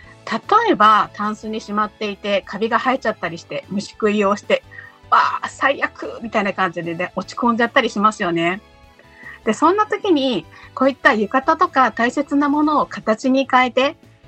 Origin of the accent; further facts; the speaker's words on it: Kyoto, Japan; 私の地元京都では夏の風物詩祇園祭りが